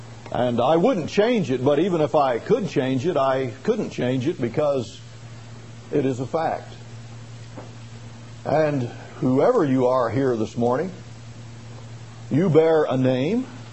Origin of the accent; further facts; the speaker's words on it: Shreveport, Louisiana, United States; born there; Now, I don't know really why, but I was born in Shreveport, Louisiana, believe it or not